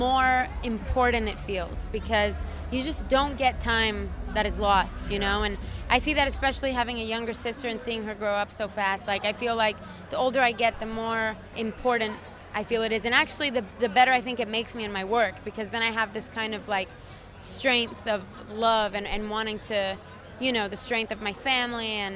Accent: Miami, Florida, United States; I've never had like a true Christmas snowy experience because I'm from Miami.

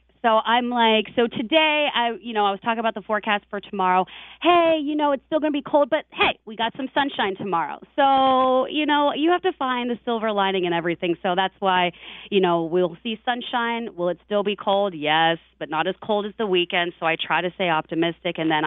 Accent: Pittsburgh, Pennsylvania, United States; And I also remember because the Steelers came to town, because I'm from Pittsburgh.

